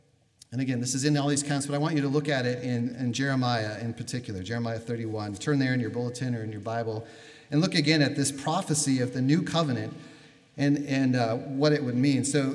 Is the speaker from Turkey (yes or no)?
no; Minneapolis, Minnesota, United States; So I'm here, I'm from the Twin Cities, I grew up here.